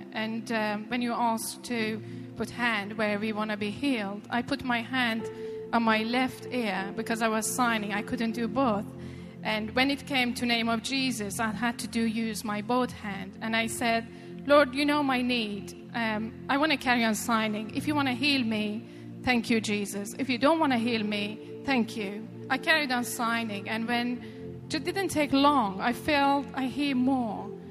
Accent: Brighton, South East England, United Kingdom; I'm from Brighton.

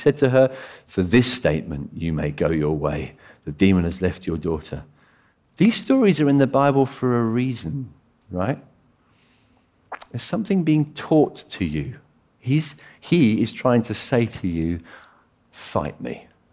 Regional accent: England, United Kingdom; You know, I'm very English.

